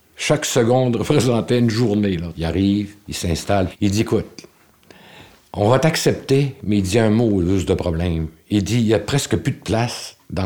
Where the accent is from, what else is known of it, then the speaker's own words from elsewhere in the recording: Quebec, Canada; Il dit, d'où tu viens? J'ai dit, je viens de Charlevoix.